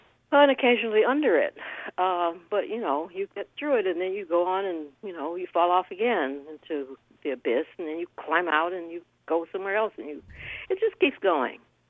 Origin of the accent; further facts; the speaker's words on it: Georgia, United States; You know, I grew up in Georgia under strict segregation. I would not want to go there.